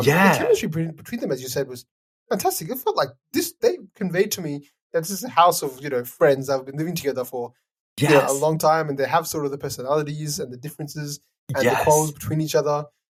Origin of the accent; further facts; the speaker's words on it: Australia; this is not an experience that we can make yeah. growing up in Australia.